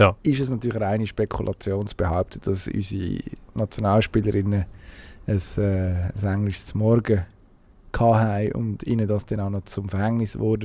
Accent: Lostorf, Solothurn, Switzerland; Das ganz genau, was du wissen. Heisst Ortschaft Loschdorf.

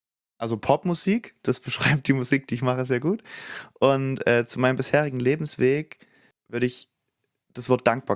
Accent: Saxony, Germany; da, wo ich herstamme in Sachsen, gibt es vielleicht 15 bis 20 Vereine.

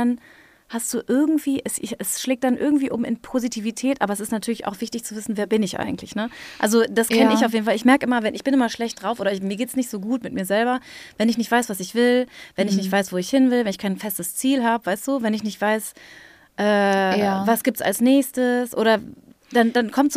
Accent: North Rhine-Westphalia, Germany; Bei uns zum Beispiel im Pott, also ich komme aus dem Münsterland oder Westfalen, aber es ist sehr nah am Pott

